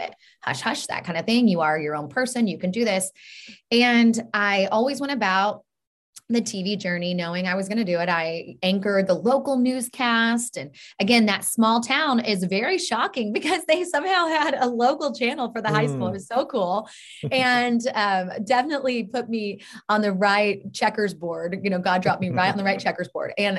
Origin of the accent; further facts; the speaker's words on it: Oklahoma, United States; I'm from Oklahoma, the bordering state to Texas.